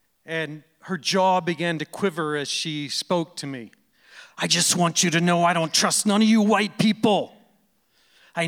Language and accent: English; Alabama, United States; I was raised in Alabama, and we, all right, that's a surprise. We really had no Indians around in Alabama, but I was fascinated with them.